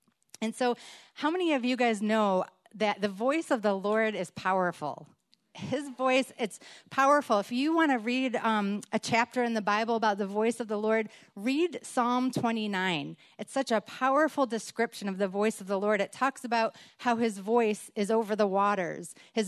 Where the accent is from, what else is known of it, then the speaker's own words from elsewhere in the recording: Rochester, New York, United States; as Melissa said, we're from Rochester, New York. We moved here in 2019.